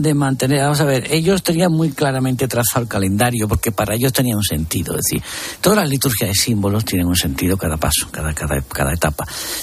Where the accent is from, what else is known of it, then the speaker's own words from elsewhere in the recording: Seville, Andalusia, Spain; En mi tierra en Sevilla hay mucha coña con esto, que la comparan con la Semana Santa.